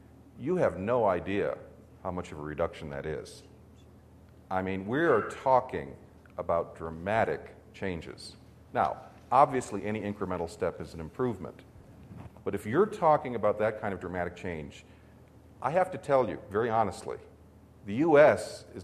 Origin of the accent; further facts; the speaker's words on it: San Francisco, California, United States; I'm from San Francisco